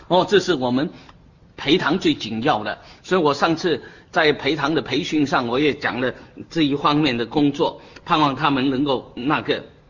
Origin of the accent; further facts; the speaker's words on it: China; 我们中国人说姜太公钓鱼愿子就上钩